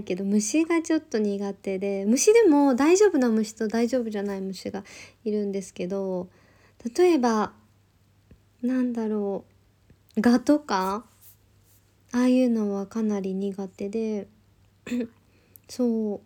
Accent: Kansai, Japan; accent: Kansai dialect; now in Tokyo, Japan; 出身は関西です。標準語、今東京に住んでるので標準語を喋ってるんですけど、地元帰ると関西弁になります。

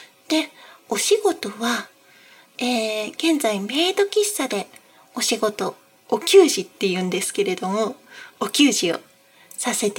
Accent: Nagano, Japan; 出身地は長野県です。

